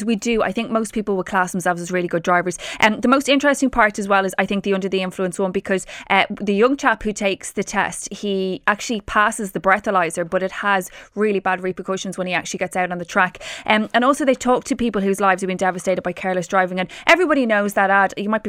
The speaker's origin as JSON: {"language": "English", "country": "Ireland", "said": "what Simon Delaney has done is kind of uncovered that we as Irish, 2 million people kind of out on the road on their cars, we rate ourselves as quite good drivers."}